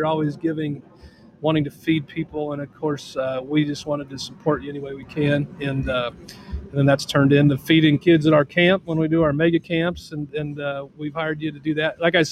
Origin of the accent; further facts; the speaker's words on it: Greeley, Colorado, United States; now in Lindenwood, United States; Well, I'm originally from Greeley, Colorado. Kind of grew up there. Angie, my wife, and I went to school there.